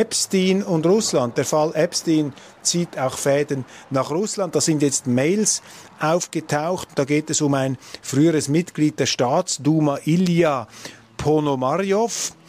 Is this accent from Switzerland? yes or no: yes; Switzerland; Und ich als Schweizer frage mich einfach